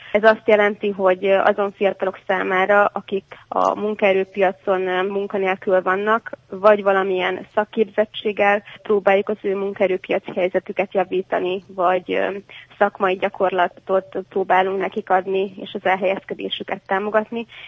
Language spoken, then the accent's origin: Hungarian; Hungary; Én Észak-Kelet-Magyarországról származom